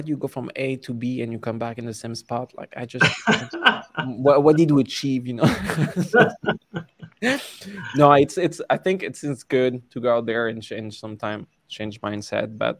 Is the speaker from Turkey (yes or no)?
no; France; accent: French; English is a second language; But when I go to McDonald's with my French accent, they never understand what I'm saying.